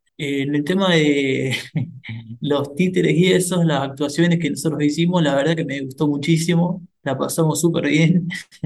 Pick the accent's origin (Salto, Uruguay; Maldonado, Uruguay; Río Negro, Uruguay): Río Negro, Uruguay; Fray Bentos; Vengo de Río Negro, Fray Ventos.